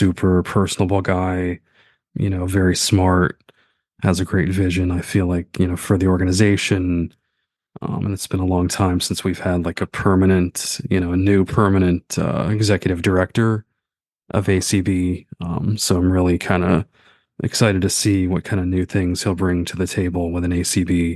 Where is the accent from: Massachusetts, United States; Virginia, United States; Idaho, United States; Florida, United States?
Florida, United States; Maitland; I'm from Maitland, Florida in the Orlando area.